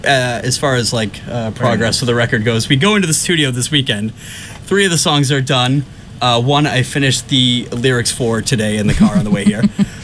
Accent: Billerica, Massachusetts, United States; also born or lived in Lowell; now in Stoneham, United States; So I grew up in the Lowell area. I grew up in Billerica. I moved to Lowell for school. I went to UMass Lowell, just like everybody that graduated from Billerica High did.

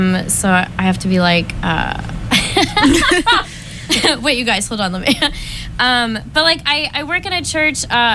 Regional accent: Dallas, Texas, United States; I'm going to go find him after and corner him and talk to him about it or something, because I'm from Dallas.

